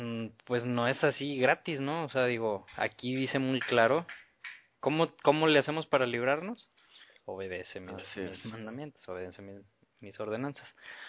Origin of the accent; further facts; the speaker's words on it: Mexico City, Mexico; No, no, ¿verdad? Soy de la Ciudad